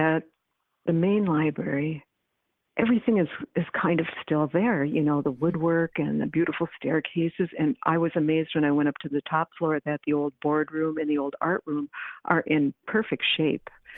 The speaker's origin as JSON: {"language": "English", "town": "Superior", "region": "Wisconsin", "country": "United States", "tie": "born or raised there", "said": "It was that I got to learn about my hometown in depth."}